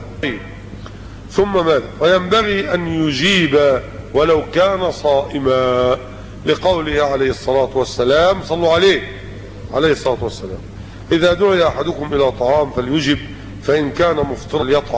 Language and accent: Arabic; Egypt; فان النسوة عندنا في مصر بل وفي غير مصر